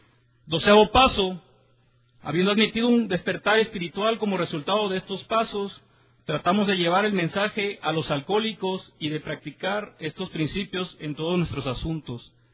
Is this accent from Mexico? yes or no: yes; Minatitlán, Veracruz, Mexico; Soy de Minatitlán, Veracruz, México